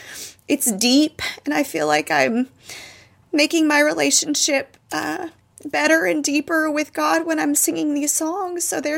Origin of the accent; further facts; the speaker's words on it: Bible Belt, United States; You know, I grew up in the Bible Belt, and I still live in the Bible Belt.